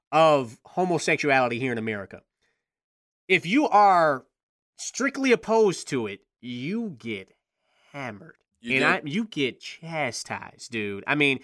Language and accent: English; Detroit, Michigan, United States; this is a kid who, again, he's from Detroit, from my hometown.